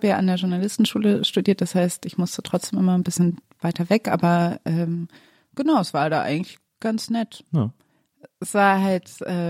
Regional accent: Cologne, North Rhine-Westphalia, Germany; als Kölner ist man auch, also wirklich nicht so abgeschreckt von hässlichen

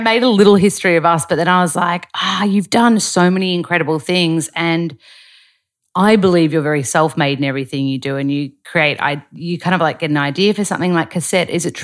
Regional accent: Melbourne, Victoria, Australia; we're both from Melbourne.

